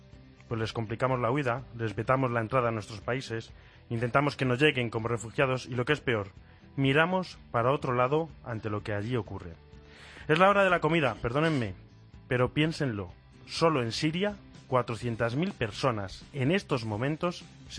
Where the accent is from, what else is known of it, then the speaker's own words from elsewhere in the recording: Castilla-La Mancha, Spain; Soy alguien de La Mancha.